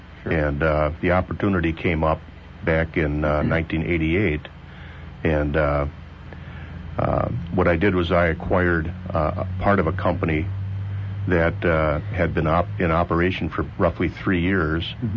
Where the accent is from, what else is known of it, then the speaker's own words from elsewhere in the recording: Appleton, Wisconsin, United States; Well, my background is that I grew up in Appleton, and I attended the University of Wisconsin down in Madison.